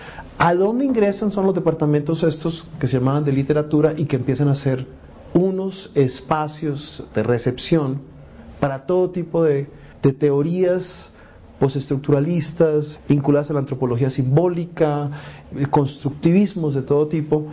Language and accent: Spanish; Colombia; siendo colombiano.